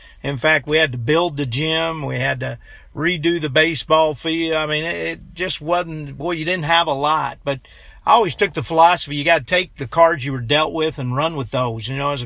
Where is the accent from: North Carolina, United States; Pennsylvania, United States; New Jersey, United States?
Pennsylvania, United States; when I grew up in Pennsylvania, all my brothers played high school soccer. There wasn't high school football in those rural communities.